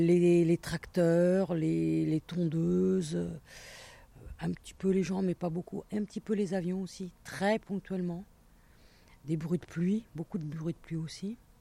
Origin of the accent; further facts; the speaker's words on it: Fontainebleau, Île-de-France, France; Je viens de Fontainebleau et je suis ici depuis un peu plus de 30 ans.